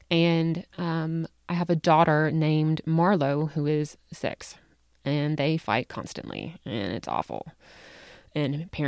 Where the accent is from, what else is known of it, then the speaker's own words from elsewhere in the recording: the South, United States; accent: Southern; now in Salt Lake City, United States; I'm a raving lunatic who lives in Salt Lake City. And I was born and raised in the South, which may... explain the from time to time awkward Southern accent